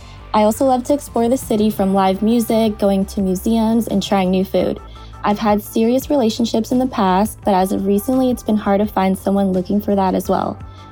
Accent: Los Angeles, California, United States; I'm 23 years old and I'm from Los Angeles

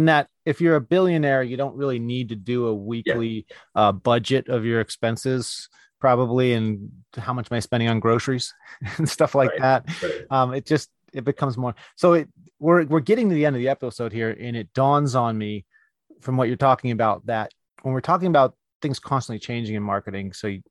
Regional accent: California, United States; I'm in California and I only had one other … in my hometown. And that's California.

